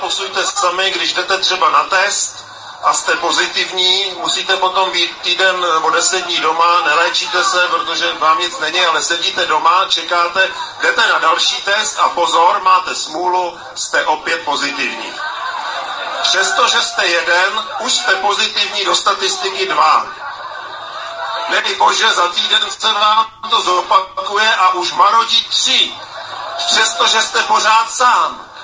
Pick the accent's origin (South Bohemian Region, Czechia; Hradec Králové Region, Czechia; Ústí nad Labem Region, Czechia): South Bohemian Region, Czechia; Rudolfov; jsem z Rudolfova, což je kousek od Českých Budějovic, tak my jsme vlastně venkov